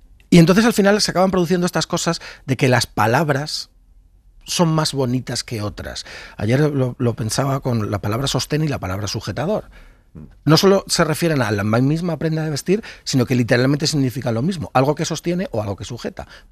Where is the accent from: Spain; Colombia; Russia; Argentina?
Spain; Madrid, Community of Madrid; Yo soy de Villaverde, sé lo que es eso. Mira, soy nacido y 50 años viviendo.